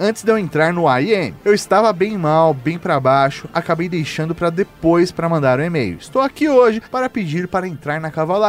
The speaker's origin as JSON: {"language": "Portuguese", "region": "Minas Gerais", "country": "Brazil", "said": "consegui a transferência para Confins e voltei a morar em Minas. Afinal, sou mineiro."}